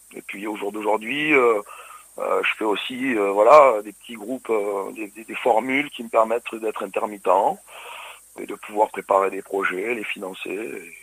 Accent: Perpignan, Occitanie, France; En fait, je suis originaire donc des PO de Perpignan.

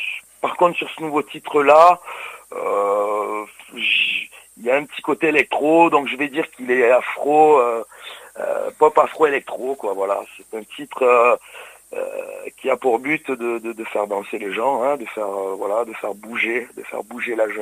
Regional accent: Perpignan, Occitanie, France; En fait, je suis originaire donc des PO de Perpignan.

